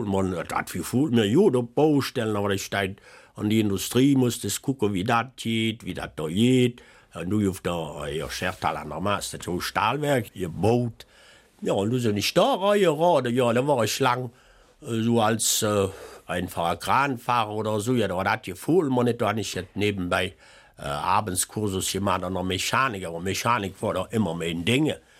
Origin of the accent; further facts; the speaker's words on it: Burg-Reuland, Wallonia, Belgium; Ja, ich bin in Aul-Reuland geboren. Aul liegt direkt an der Grenze, an Uchtal. Ich bin 1940 geboren